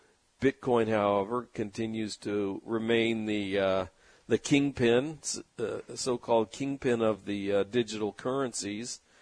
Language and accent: English; Glendale, California, United States; born there; also born or lived in Burbank; I was born in Glendale, which is a neighboring city.